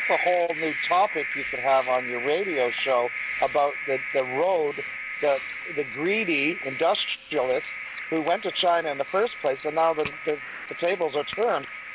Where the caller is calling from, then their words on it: Canada; I'm calling from Canada.